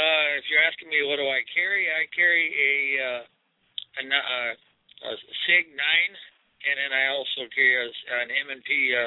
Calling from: Wisconsin, United States; I'm calling from Wisconsin. Right.

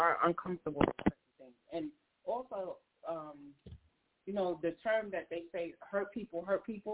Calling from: Texas, United States; also born or lived in Brooklyn; I'm calling from Texas by way of Brooklyn.

